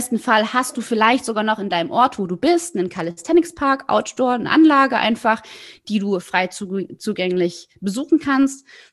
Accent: East Germany, Germany; Ich bin im Osten groß geworden, sorry. Ich habe nicht so geiles Englisch genossen.

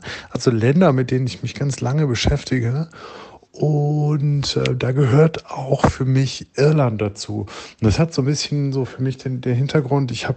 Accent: Düsseldorf, North Rhine-Westphalia, Germany; now in Leipzig, Germany; Ich komme eigentlich aus Düsseldorf. Ich wohne mittlerweile in Leipzig.

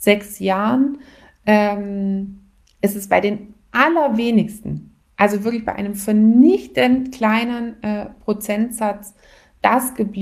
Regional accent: Baden-Württemberg, Germany; born there; ich bin ja geborene Schwäbin

